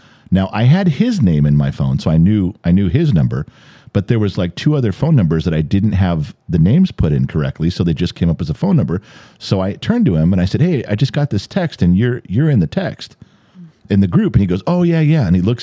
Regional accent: United States; I don't. I'm American.

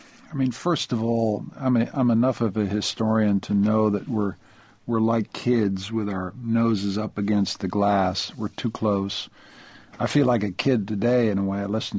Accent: Canada; I'm a Canadian, as it happens.

